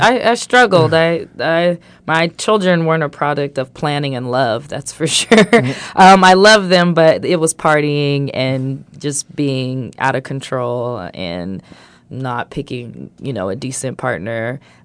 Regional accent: Santa Barbara, California, United States; born there; So I was born in Santa Barbara, right at College Hospital

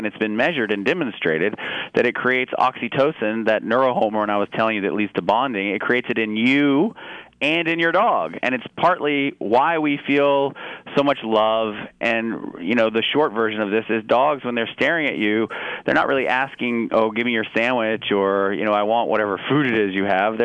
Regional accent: Atlanta, Georgia, United States; Well, I grew up in Atlanta, Georgia

